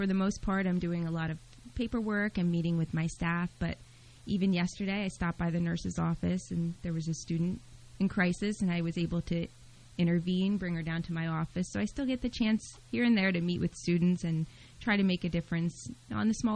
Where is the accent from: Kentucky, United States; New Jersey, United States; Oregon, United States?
New Jersey, United States; Tuckerton; I took a job at my hometown in Tuckerton, a Pinelands Regional, for 2 years.